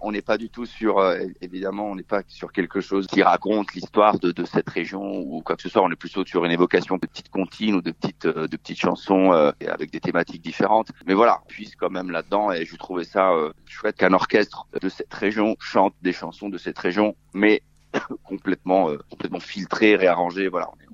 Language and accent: French; Turin, Piedmont, Italy; French is a second language; puisque moi, je suis de Turin.